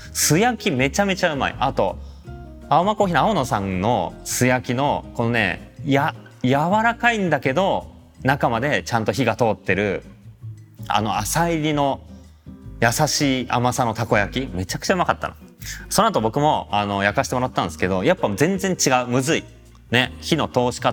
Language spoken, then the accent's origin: Japanese; Tokyo, Japan; 僕ね、まあ、東京生まれ東京育ちでなんですけど